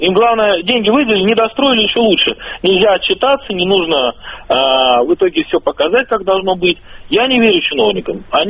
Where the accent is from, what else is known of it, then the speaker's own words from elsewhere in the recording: Moscow, Russia; я москвич